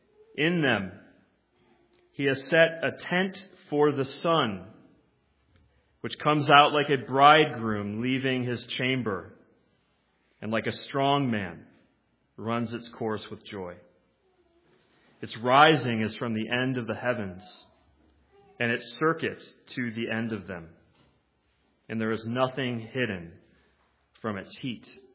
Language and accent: English; Cleveland, Ohio, United States; I am from Cleveland, which means I am a tortured sports fan.